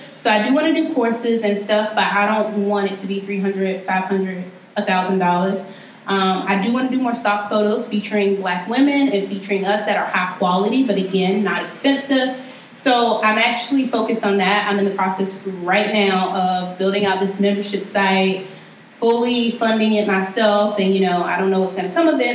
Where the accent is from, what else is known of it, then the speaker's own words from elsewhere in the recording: South Carolina, United States; And, yeah, I'm from South Carolina. I am extremely Southern, extremely country.